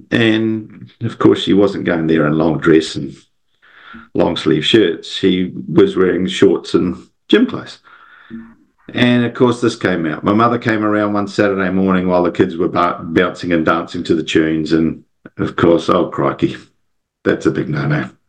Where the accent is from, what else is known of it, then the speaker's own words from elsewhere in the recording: Hamilton, Waikato, New Zealand; I'm from New Zealand. Grew up, born in Hamilton, and grew up there. Loving family, loving society.